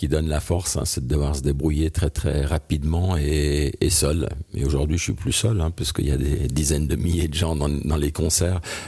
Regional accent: Romandy, Switzerland; d'abord en tant que Suisse roman

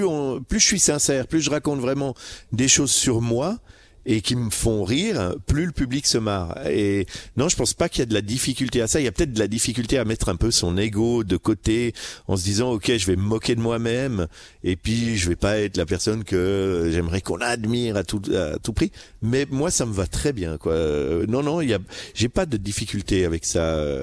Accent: Biel, Bern, Switzerland; comment j'ai vécu mon adolescence, mon enfance, ma jeunesse à Bienne en étant un demi-segundo, puisque il y a que mon père qui est espagnol, ma mère est suisse allemande

